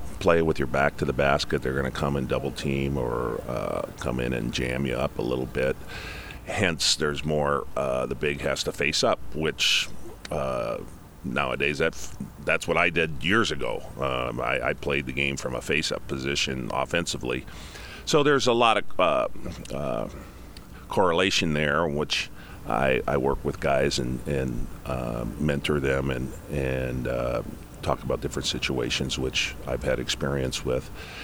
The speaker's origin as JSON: {"language": "English", "town": "St. Anne", "region": "Illinois", "country": "United States", "tie": "born or raised there", "said": "You know, I grew up in St. Anne, and our basketball team had some success there"}